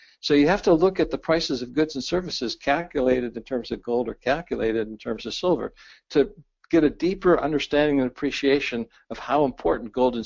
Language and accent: English; Ohio, United States; me as a young boy growing up in Ohio and remembering my parents driving the family car into the local gas station